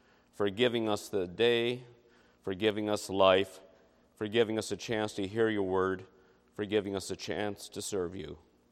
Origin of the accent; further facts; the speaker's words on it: Toronto, Ontario, Canada; moved away as an adult; also born or lived in California; I was living in California. I grew up in Toronto, but I moved to California to attend university.